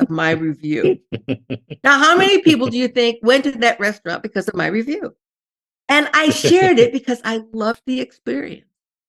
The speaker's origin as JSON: {"language": "English", "region": "Iowa", "country": "United States", "said": "Well, as I always said, I'm originally from Iowa, farmland center of the U.S., right in the middle."}